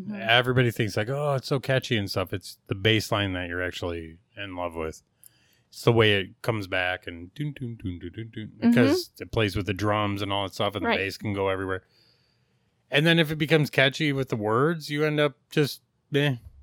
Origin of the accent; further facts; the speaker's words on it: Chicago, Illinois, United States; God, we're from Chicago.